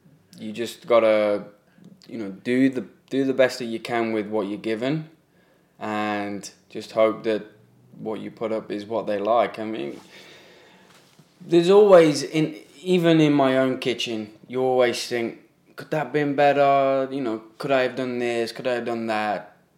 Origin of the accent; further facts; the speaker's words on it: England, United Kingdom; I think the fact that I'm English